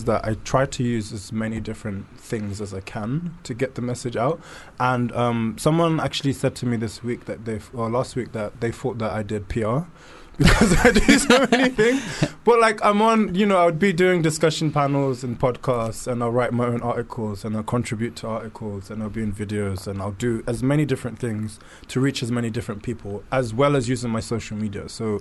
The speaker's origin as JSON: {"language": "English", "region": "London", "country": "United Kingdom", "tie": "born or raised there", "said": "being born and raised in London and growing up in, growing up here, but then kind of having the background of being West African"}